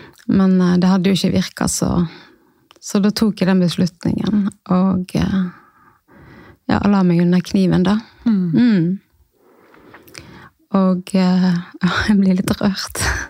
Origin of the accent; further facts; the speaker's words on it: Odda, Vestland, Norway; jeg er 48, og jeg kommer ifra Odda i Hardanger.